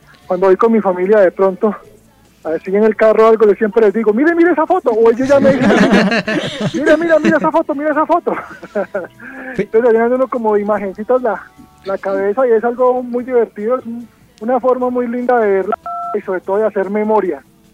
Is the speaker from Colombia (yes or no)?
yes; Armenia, Quindío, Colombia; una de ellas fue el terremoto del Eje Cafetero. Yo soy de Armenia.